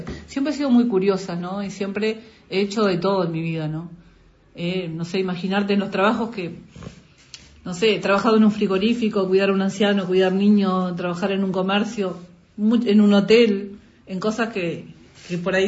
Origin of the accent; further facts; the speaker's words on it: Uruguay; yo soy muy orgullosamente uruguaya, ¿no? O sea, me siento mucho esa cuestión de la patria.